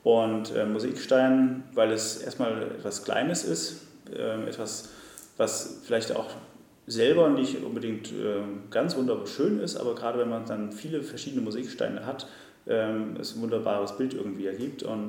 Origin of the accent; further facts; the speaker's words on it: Rhön, Germany; Ich bin in der Rhön aufgewachsen und das ist ein Biosphärenreservat in der Mitte von Deutschland.